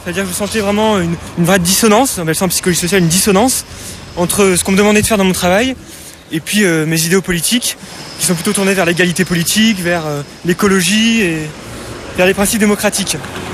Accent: Grenoble, Auvergne-Rhône-Alpes, France; de Grenoble, et je fais partie de l'opposition grenobloise aux nécrotechnologies.

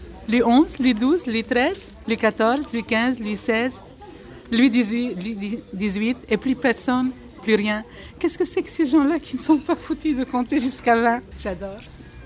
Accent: Lebanon; now in France; Je viens du Liban, mais je suis française du Liban.

